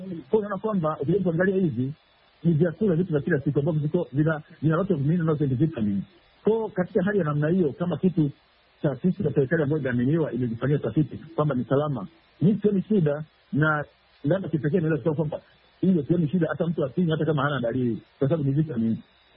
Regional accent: Tanzania; mimi naongea kama Mtanzania

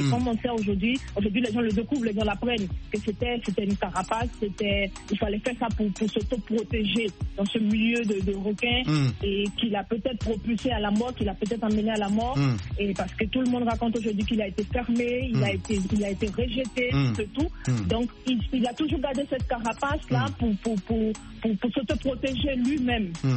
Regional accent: Côte d’Ivoire; qu'on aime beaucoup aussi chez nous en Côte d'Ivoire

